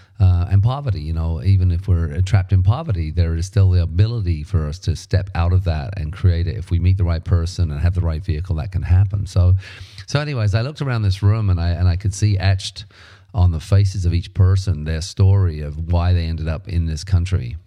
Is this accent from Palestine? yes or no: no; United Kingdom; now in Canada; I'm British, and my wife Pam, or my ex-wife Pam, is Swedish. So they both speak Swedish and they go to Sweden every year. And we live in Canada.